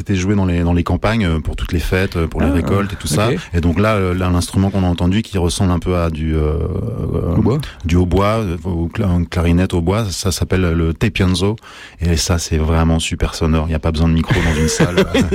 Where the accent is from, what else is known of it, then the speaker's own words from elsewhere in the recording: France; Alors, on dit benzine chez nous en France, mais cette prononciation benzine.